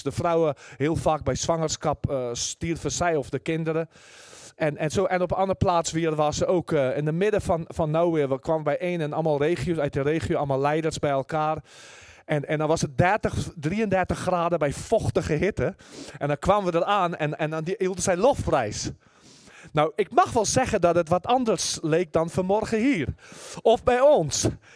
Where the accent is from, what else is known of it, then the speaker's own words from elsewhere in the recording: South Africa; ik kom natuurlijk zelf uit Zuid-Afrika